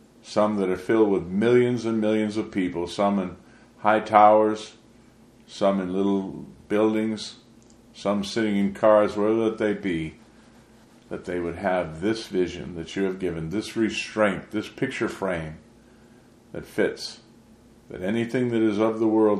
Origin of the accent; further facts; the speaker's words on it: New England, United States; born there; I'm a natural born. I was born here. I was born here in New England.